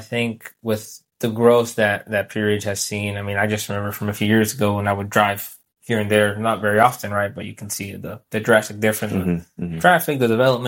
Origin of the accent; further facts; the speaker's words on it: Honduras; we're from Central America, Honduras. Some people will go and visit for like a month or two. And when they come back, they bring back like these ginormous blocks of cheese that this farmer made over there in the hometown.